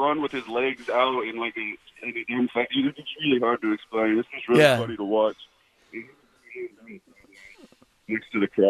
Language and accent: English; Georgia, United States; Well, I love that I'm from Georgia.